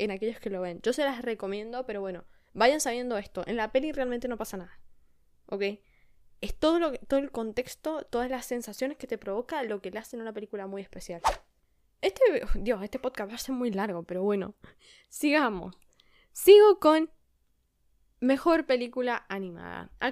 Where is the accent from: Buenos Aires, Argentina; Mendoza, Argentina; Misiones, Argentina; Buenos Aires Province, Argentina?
Mendoza, Argentina; yo soy mendocina, quiero que entiendan esto, yo soy de Mendoza, soy del lugar donde cayó el avión. Yo vivo al norte de Mendoza, el avión cayó al